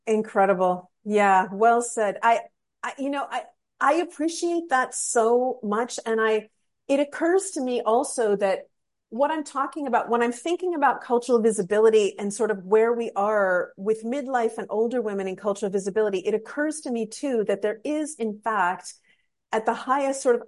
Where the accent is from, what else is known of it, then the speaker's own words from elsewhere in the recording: Vancouver, British Columbia, Canada; my hometown of Vancouver, Canada.